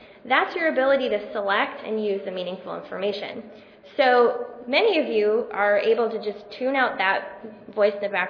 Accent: Atlanta, Georgia, United States; I'm from Atlanta, so we cook a lot of collard greens in Atlanta

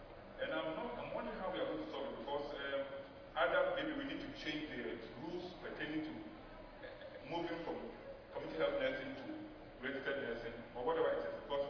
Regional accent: Ghana; now in United States; I come from Ghana. I'm currently undertaking a 1-year country fellowship course in the United States.

